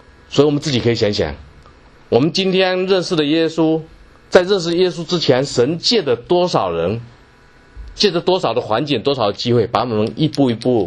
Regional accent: Zhangzhou, Fujian, China; born there; 我出生在福建漳州，不知道大家知不知道，在漳州有个女排训练基地

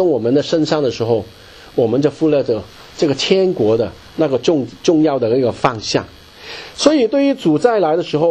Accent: China; 环观我们身边，我们都是中国人，还有其他民族

